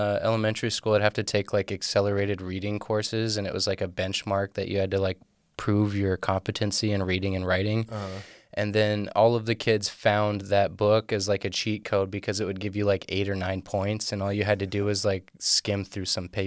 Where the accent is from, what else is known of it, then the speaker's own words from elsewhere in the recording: the South, United States; Yeah, see, we're from the South, so we kind of grew up with, like, half-assed sort of education.